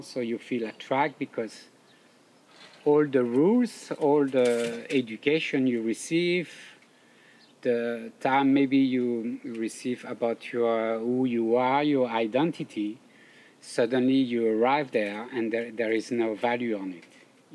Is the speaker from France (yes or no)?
yes; France; English is a second language; First, I have to say that I'm from France, but with a Mediterranean culture.